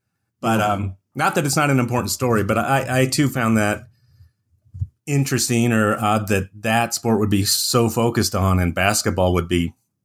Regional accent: Indiana, United States; Sure. So I was born and raised in Indiana and did my undergraduate education at Indiana University.

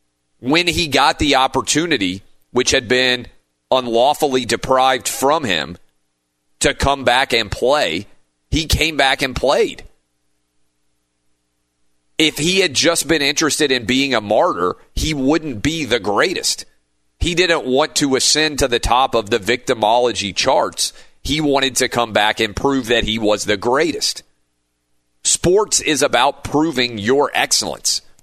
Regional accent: Nashville, Tennessee, United States; somebody called me up in my hometown of Nashville and they offered me a local radio show

